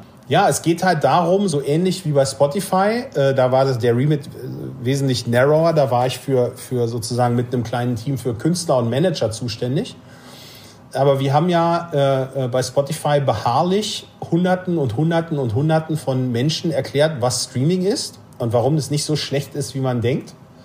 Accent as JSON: {"language": "German", "town": "Hannover", "region": "Lower Saxony", "country": "Germany", "tie": "born or raised there", "said": "ich bin ja zwar in Hannover groß geworden, aber hohen Mietpreisen für Wohnungen geschuldet, auch als Kind schon auf dem Land, in der Nähe von Hemmingen-Westerfeld, in einem sehr, sehr kleinen, beschaulichen Dorf."}